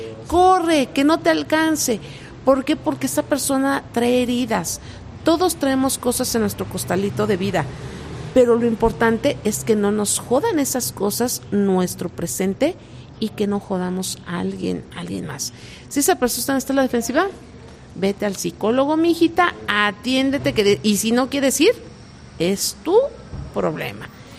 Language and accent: Spanish; Jiquipilco, State of Mexico, Mexico; Quiero decirte que en mi tierra, en Jiquipilco, todavía nos saludamos, nos damos los buenos días.